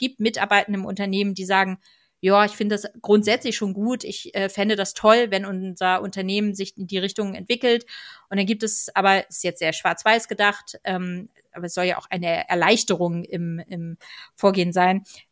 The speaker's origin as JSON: {"language": "German", "region": "Northern Germany", "country": "Germany", "said": "ich komme ja aus Norddeutschland"}